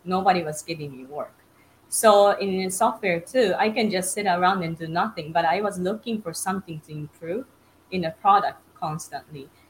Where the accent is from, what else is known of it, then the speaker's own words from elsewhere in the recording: Japan; English is a second language; now in United States; I'm originally from Japan, and I came to the United States, and I ended up staying here for longer than expected.